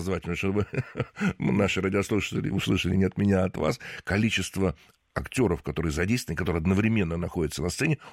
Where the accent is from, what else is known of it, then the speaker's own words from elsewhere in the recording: Kaluga, Kaluga Oblast, Russia; сам я из Калуги